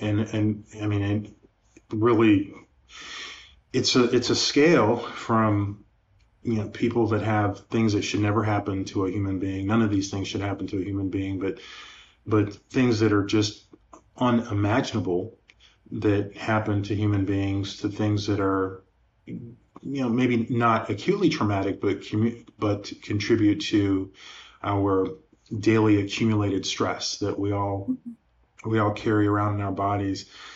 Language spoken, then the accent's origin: English; Nigeria; So I remember growing up in Nigeria, like the house that we lived in.